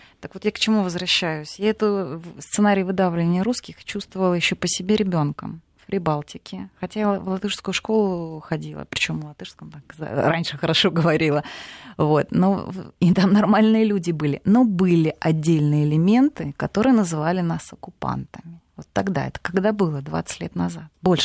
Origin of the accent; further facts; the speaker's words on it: Donetsk, Donetsk Oblast, Ukraine; Вот я, вот кто из Донецка?